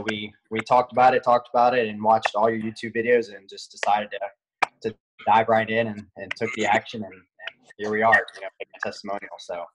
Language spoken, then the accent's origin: English; Mobile, Alabama, United States; also born or lived in Birmingham; I'm from Mobile, Alabama. I was living in Birmingham, working as a sales representative for TruGreen back in December of 2017.